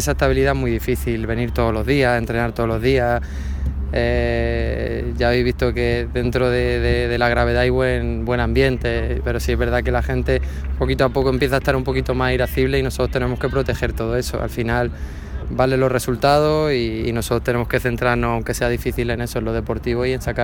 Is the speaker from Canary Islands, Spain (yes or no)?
no; Region of Murcia, Spain; soy murciano y murcianista